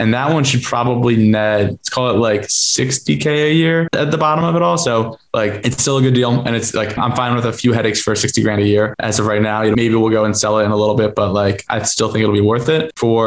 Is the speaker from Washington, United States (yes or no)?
no; New Jersey, United States; also born or lived in Boston, United States; I'm from Jersey, lived up in Boston, partners from Rhode Island, all Northeast boys, right?